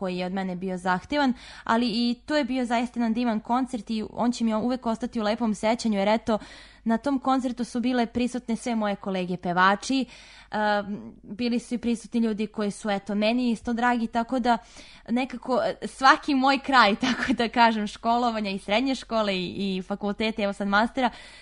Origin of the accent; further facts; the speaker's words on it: Serbia; jedan takav dirigent koji je najcenjeniji ne samo kod nas u Srbiji, već i van...